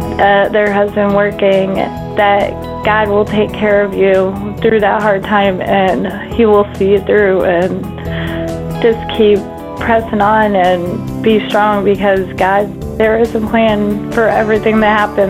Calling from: Harrisonville, Missouri, United States; I'm calling from Harrisonville, Missouri

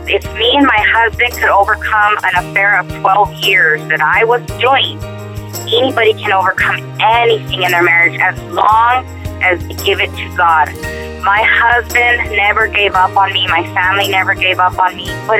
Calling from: New Mexico, United States; I'm calling from New Mexico.

